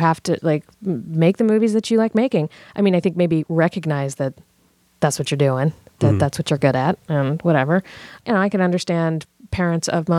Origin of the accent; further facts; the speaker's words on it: Virginia, United States; I mean, I'm from Virginia, which is technically the South, but usually to people in the South, they're like, not right. really. But it was the capital of the Confederacy.